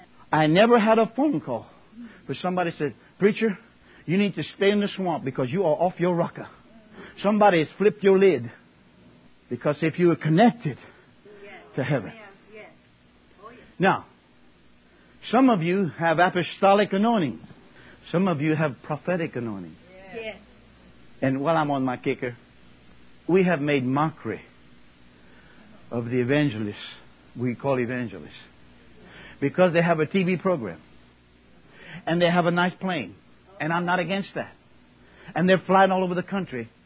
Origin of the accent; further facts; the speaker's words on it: Louisiana, United States; accent: Cajun; When I first read that with my Cajun accent, I said, that's the apothecary.